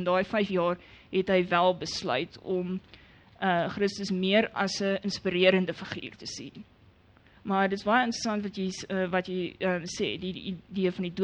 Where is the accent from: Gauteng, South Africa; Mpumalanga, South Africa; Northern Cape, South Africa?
Gauteng, South Africa; Edenvale; ek het op Edenville in die Oosrand groot geword en dis nou nie jy so 'n verbasend interessante plek nie.